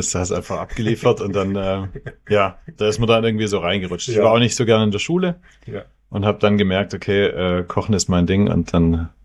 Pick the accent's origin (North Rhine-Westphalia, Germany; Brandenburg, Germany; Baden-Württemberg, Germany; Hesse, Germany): Baden-Württemberg, Germany; das Schwabenland ist meine Heimat und da fühle ich mich wohl